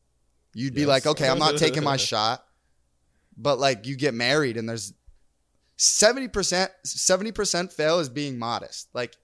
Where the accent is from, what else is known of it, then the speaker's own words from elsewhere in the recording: United States; I obviously have never even thought that way because I'm American.